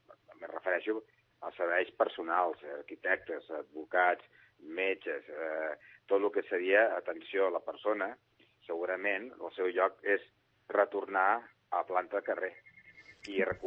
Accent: Sant Cugat del Vallès, Catalonia, Spain; sóc un enamorat de Sant Cugat, sóc dels que crec i reivindico l'orgull santcugatenc, però això potser no és mèrit perquè meus pares i meus avis tots són d'aquí Sant Cugat

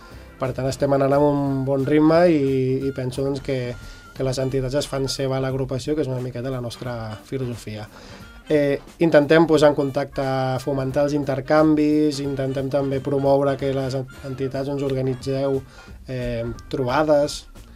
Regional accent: Sant Vicenç dels Horts, Catalonia, Spain; born or raised there

